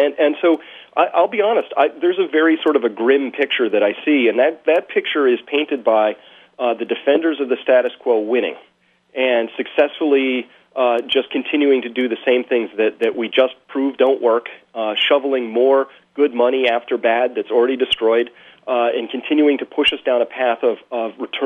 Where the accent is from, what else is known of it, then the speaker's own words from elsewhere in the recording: Massachusetts, United States; I've watched the media try and understand why Scott Brown won in Massachusetts, my home state, and I think they're missing it.